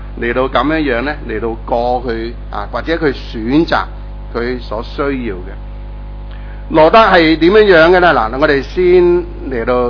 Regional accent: China; 即系我哋中国人讲啦

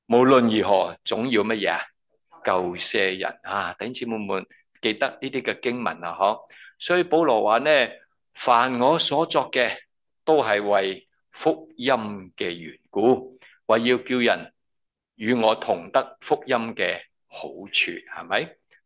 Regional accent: Hong Kong; 所以咧，我哋同啲人讲我哋喺香港嚟噶，乜都担高头话俾人听吓

